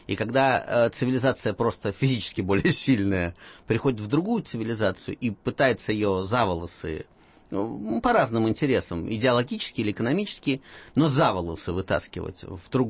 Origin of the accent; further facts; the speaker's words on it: Saulkrasti, Saulkrasti Municipality, Latvia; я детство провел в Сулкрастах, да, под Ригой.